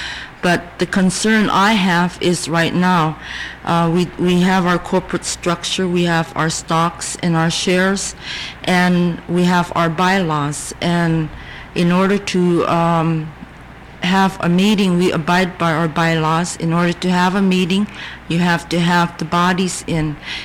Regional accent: Selawik, Alaska, United States; moved away as an adult; now in Anchorage, United States; I'm originally from Selwick. I was born in Kotzebue, raised in Selwick all my life, up until 19. I was 19 years old when I left my village and moved to Anchorage.

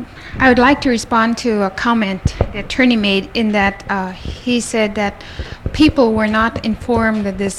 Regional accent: Kotzebue, Alaska, United States; I'm from Kotzebue.

